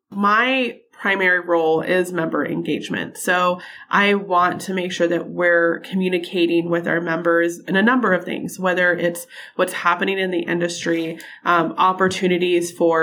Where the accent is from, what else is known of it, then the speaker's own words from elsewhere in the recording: Texas, United States; moved away; also born or lived in Minnesota; I mean, I'm from Texas, but I've been gone for 10 years living in Minnesota